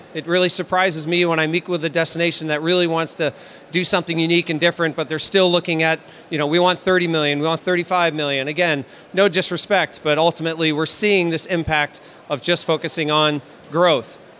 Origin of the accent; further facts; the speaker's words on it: Maine, United States; I'm from Maine on the East Coast in the U.S.